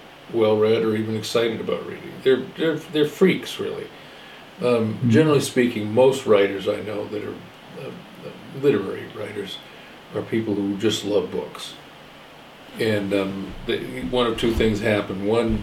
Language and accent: English; Midwest, United States; and I was this kid from the Midwest who had recently flunked out of college.